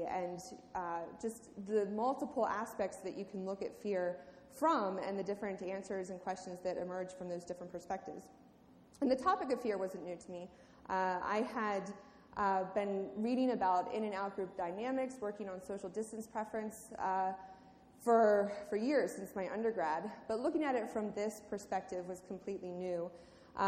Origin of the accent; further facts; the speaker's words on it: Maryland, United States; now in Pittsburgh, United States; I grew up outside of Baltimore, and I did come here for grad school in 2002 and studied at the University of Pittsburgh.